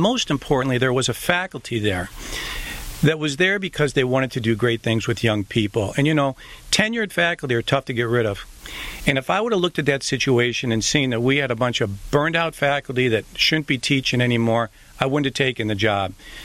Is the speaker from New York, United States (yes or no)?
no; East Lansing, Michigan, United States; even though I was raised in East Lansing